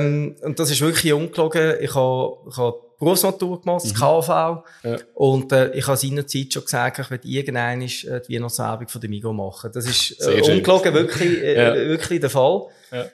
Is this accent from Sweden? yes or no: no; Romandy, Switzerland; moved away as an adult; now in Lucerne, Switzerland; Ich bin auf Luzern gekommen, ich bin in der Westschweiz aufgewachsen bis Anfangs 20, auf Luzern gekommen, studieren an der HSLU Wirtschaftskommunikation.